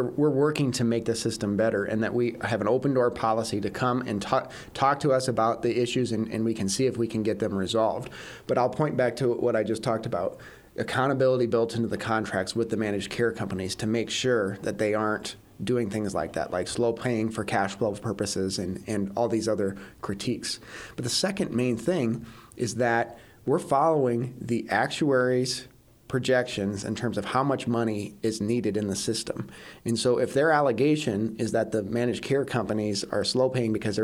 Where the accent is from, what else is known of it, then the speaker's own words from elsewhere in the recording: Hawarden, Iowa, United States; I grew up in Haywarden, which is in the far northwest corner of the state